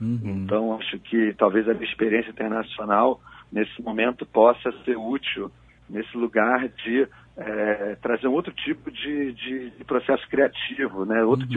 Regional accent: Brazil; Eu daqui do Brasil, minha história é de grupos, né?

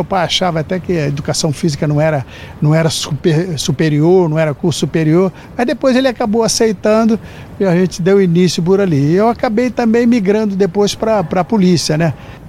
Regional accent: Rio de Janeiro, Brazil; Desde garoto, eu nasci ali em Santo Cristo, zona portuária do Santo Cristo. Então, já jogava como garoto ali, 9 anos, 8 anos, já jogava aquelas peladas ali

